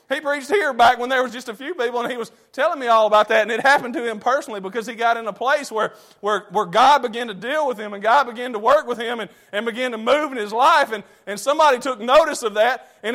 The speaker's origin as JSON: {"language": "English", "country": "United States", "said": "And that does, as an American, when I say that, I want to slap myself."}